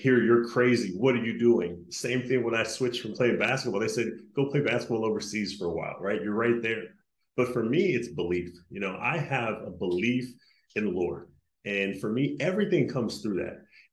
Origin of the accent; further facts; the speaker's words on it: Stockton, California, United States; I grew up in Stockton, California, man, the oldest of three boys.